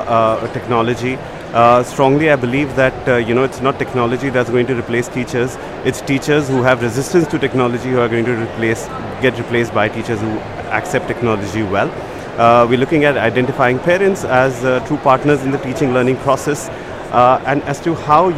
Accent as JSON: {"language": "English", "country": "India", "said": "We're from India."}